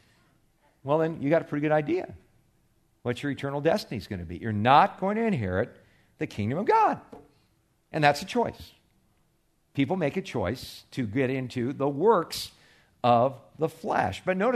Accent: California, United States; We used to play in lemon and orange orchards when I was growing up in California.

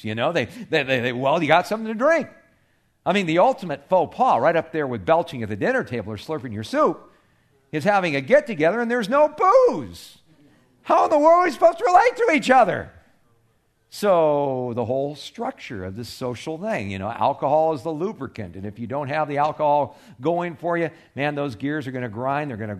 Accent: California, United States; I grew up in one in California.

